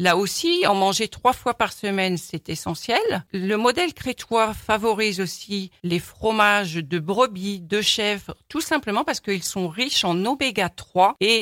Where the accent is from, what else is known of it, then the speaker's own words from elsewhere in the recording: Normandy, France; Alors moi, je suis normande